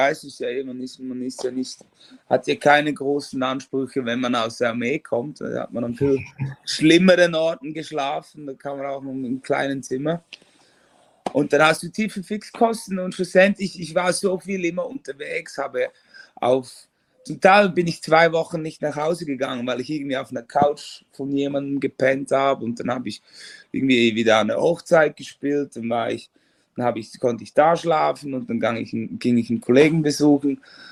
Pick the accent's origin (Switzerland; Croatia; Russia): Switzerland; Appenzell Innerrhoden; Ich komme aus Appenzell Innerrhoden. Das ist so ein Schweizer Dörfchen. Das ist der kleinste Kanton der Schweiz.